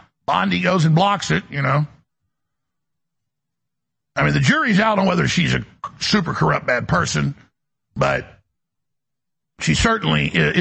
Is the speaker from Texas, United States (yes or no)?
yes; Dallas, Texas, United States; You know, I grew up in Dallas where a lot of black folks were great, but there was a percentage that did not like white people.